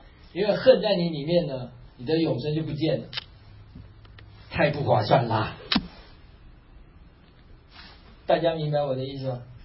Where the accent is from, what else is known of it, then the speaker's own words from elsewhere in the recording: Taiwan; 哦，我们台湾话叫“加西郎”哦